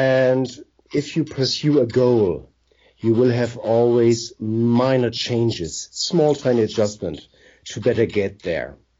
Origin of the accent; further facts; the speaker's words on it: Germany; I mean, I come from Germany, and if I look from the Second World War at Hitler